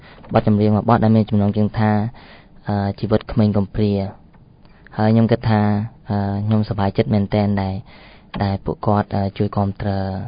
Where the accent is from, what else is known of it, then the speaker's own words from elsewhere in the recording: Memot, Tbong Khmum, Cambodia; now in Phnom Penh, Cambodia; ហើយខ្ញុំជាបាទក្មេងម្នាក់ដែលមកពីស្រុកខ្សែទេហើយស្រុកកំណើតរបស់ខ្ញុំគឺនៅខេត្តត្បូងឃ្មុំស្រុកមេមត់ហើយខ្ញុំបានបន្តការសិក្សារបស់ខ្ញុំនៅឯទីក្រុងភ្នំពេញនៅឯវិទ្យាស្ថាន AFL ហើយឆ្នាំនេះផងដែរគឺខ្ញុំបញ្ចប់ការសិក្សាឆ្នាំទី4